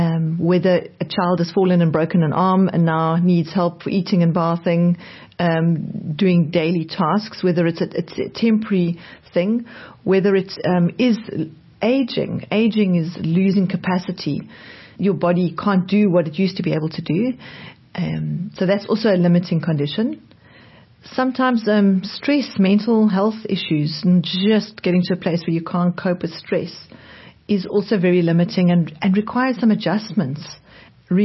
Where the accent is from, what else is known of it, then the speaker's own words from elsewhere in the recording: Johannesburg, Gauteng, South Africa; born there; Right, so I was born in Johannesburg. I'm the third of four children.